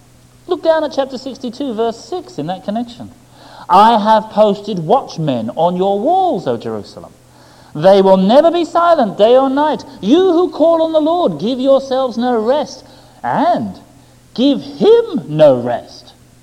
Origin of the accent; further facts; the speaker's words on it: England, United Kingdom; As an Englishman, I find that difficult. Why wasn't the Messiah born in London, eh?